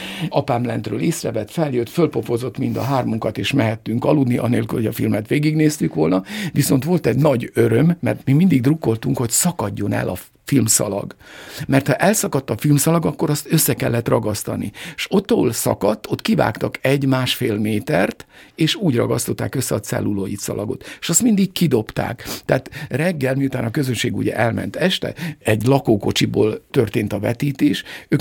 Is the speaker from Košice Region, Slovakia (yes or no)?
no; Kolárovo, Nitra Region, Slovakia; Iskola gondnok volt, tehát Gúta legnagyobb iskolájában nőttem fel a földszinten.